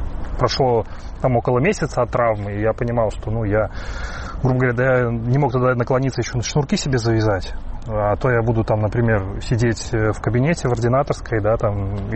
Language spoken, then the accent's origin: Russian; Belarus; выражают все белорусы, да, и, в принципе, весь мир. И белорусы те, которые находятся сейчас за пределами Беларуси